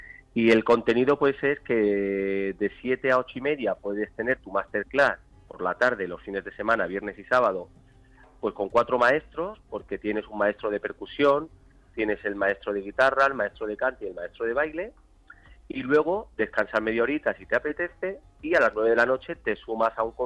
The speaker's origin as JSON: {"language": "Spanish", "town": "Madrid", "region": "Community of Madrid", "country": "Spain", "said": "yo soy madrileño, soy gitano de aquí de Madrid."}